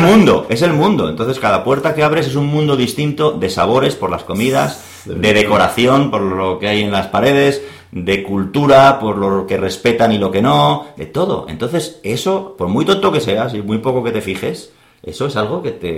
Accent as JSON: {"language": "Spanish", "town": "Madrid", "region": "Community of Madrid", "country": "Spain", "said": "como vuelvo a decir, si yo vengo de Madrid, donde todo el mundo el 24 de diciembre celebra lo mismo"}